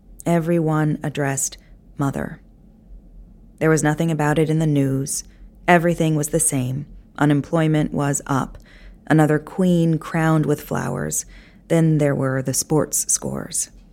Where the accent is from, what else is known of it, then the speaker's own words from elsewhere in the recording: United States; But it was probably the best thing that I could have done as an American